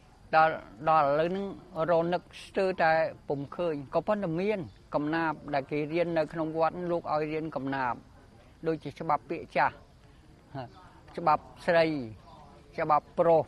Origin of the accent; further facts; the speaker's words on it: Kandal, Cambodia; ឃុំសំបួរស្រុករវីអើមខេត្តកណ្ដាលហ្នឹងពីកំណើតមកដល់